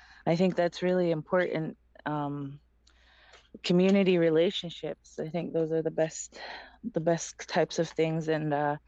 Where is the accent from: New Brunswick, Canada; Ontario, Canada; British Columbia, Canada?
Ontario, Canada; I am from Six Nations Reserve